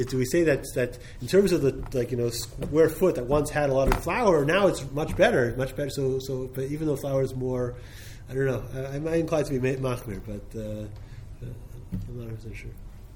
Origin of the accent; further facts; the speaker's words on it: Montreal, Quebec, Canada; I come from Montreal, so Montreal it snows.